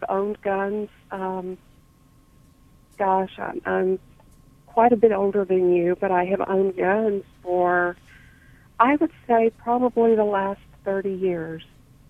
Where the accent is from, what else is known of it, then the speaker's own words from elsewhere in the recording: Gulf Coast, United States; I mean, I grew up on the Gulf Coast, so I know little of what you're going through.